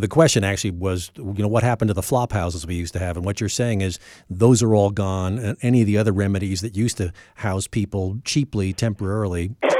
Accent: Levittown, New York, United States; Well, I'm from Levittown, so I know the area.

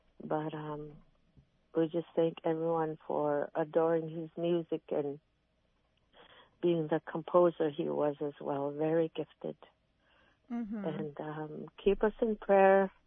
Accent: Bethel, Alaska, United States; now in Anchorage, United States; I'm originally from Bethel, and I reside in Anchorage.

